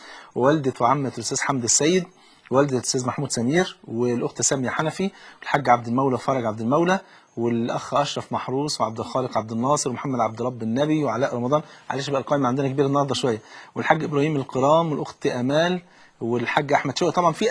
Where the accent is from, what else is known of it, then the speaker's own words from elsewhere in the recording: Egypt; يعني المثل عندنا في مصر يقول لك اللي بلا أم حاله يغم